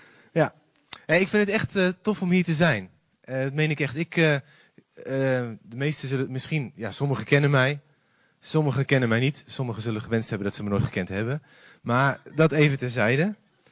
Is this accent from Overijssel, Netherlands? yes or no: yes; Deventer, Overijssel, Netherlands; En ik kom uit Deventer, dat is niet zo heel ver van Zutphen af.